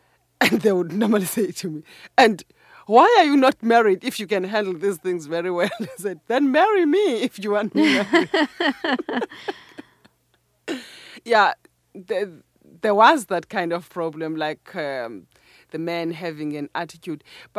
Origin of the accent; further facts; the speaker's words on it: Cofimvaba, Eastern Cape, South Africa; working as a physiotherapist in a hospital in Gofimvaba. That is my hometown.